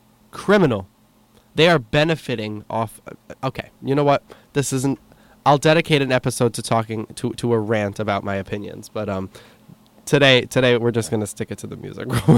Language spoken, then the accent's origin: English; New York, United States; As a New Yorker, that's something that we're born with.